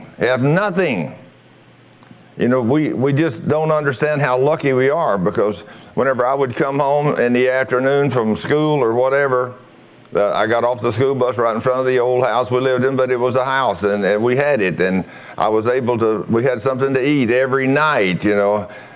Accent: Texas, United States; born there

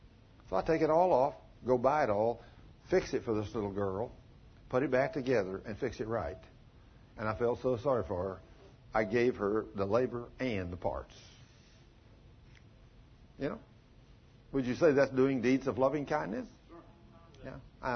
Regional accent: Texas, United States; I said, well, I'm not from Chicago. I'm from Texas. And I said, that's not the way we do things in Texas.

